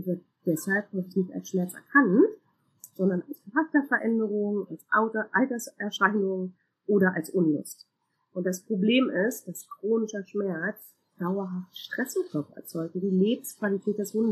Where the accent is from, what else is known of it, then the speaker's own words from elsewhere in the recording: Jüterbog, Brandenburg, Germany; ich bin Tierphysio und Tierheilpraktikerin für Hunde und Katzen. Ich komme aus Jüterbog